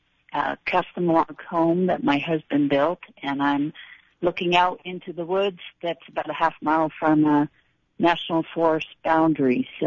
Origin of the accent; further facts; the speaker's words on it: Northeast, United States; now in Durango, United States; Well, I grew up actually in the Northeast, although my great-grandparents homesteaded up in the Northeast corner of Colorado in the late 1800s.